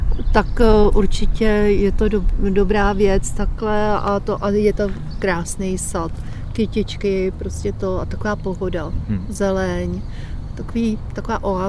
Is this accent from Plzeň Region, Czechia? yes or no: yes; Plzeň, Plzeň Region, Czechia; já jsem vyrůstala u Bolevci, u Šídlováku